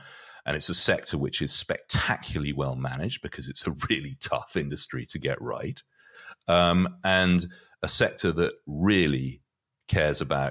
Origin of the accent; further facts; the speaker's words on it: United Kingdom; I'm British originally